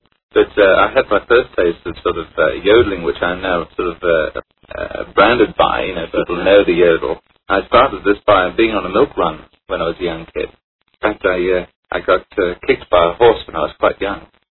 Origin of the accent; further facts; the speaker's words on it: Coventry, West Midlands, United Kingdom; born there; also born or lived in Moseley; I was born in Coventry, in a place called Evenlode Crescent, but I was born by Australian parents. They came out here quite some time ago, and I was born out here, but that lends me to being Australian or English, whatever I like to take.